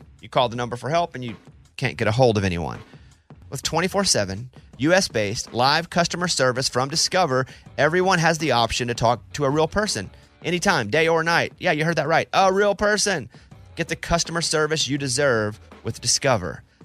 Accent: Arkansas, United States; I think it's acceptable because I'm from Arkansas, I'm over it.

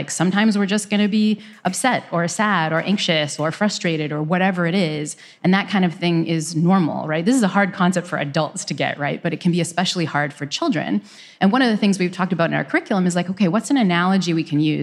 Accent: Northeast, United States; where I grew up in the Northeast, where it's snowy, you're rainy

